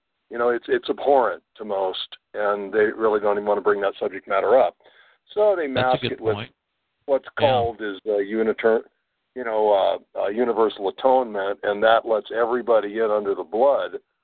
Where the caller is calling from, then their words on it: California, United States; No, I'm here in California.